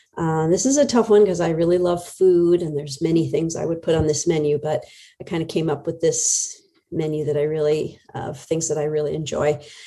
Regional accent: Indiana, United States; also born or lived in New York / Atlanta; And I was raised in Indiana and born in New York. So I've kind of lived all over.

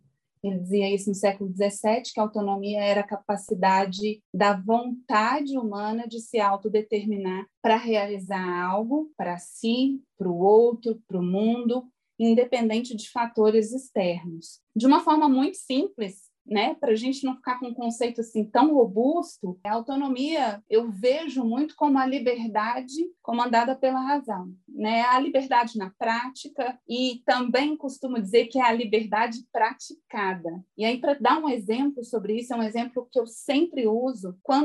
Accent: Minas Gerais, Brazil; Eu sou mineira, mas eu sou gente real, como a gente fala na escola.

